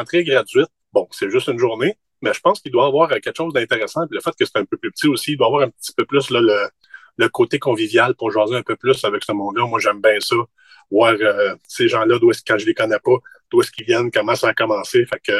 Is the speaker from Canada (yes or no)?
yes; Cowansville, Quebec, Canada; c'est la microbrasserie qui est à Cowansville, ma ville natale.